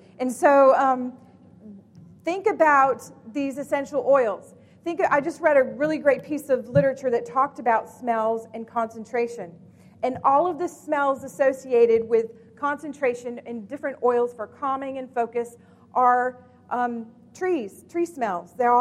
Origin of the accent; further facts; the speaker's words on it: Wilson, North Carolina, United States; I come from Wilson, North Carolina. Does anybody know where Wilson is? Yay! So it's not too far. It's just outside of Raleigh, about 35, 40 miles east.